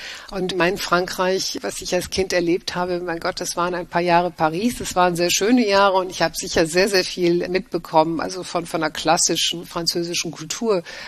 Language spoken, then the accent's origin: German; Germany; Ja, ich bin in Deutschland groß geworden